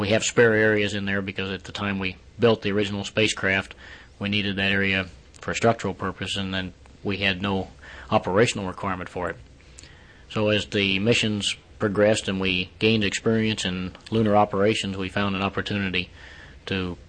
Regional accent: Miami, Florida, United States; Well, I call home Miami, Florida.

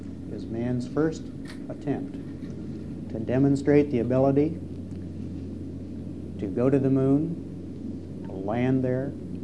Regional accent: Wapakoneta, Ohio, United States; I was born in Wapakoneta, Ohio in 1930.

